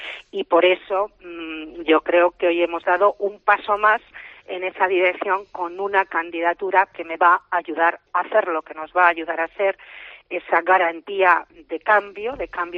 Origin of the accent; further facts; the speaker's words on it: Cantabria, Spain; como cántabra, qué suerte, qué orgullosa de ser cántabra, de vivir en una tierra que lo tiene todo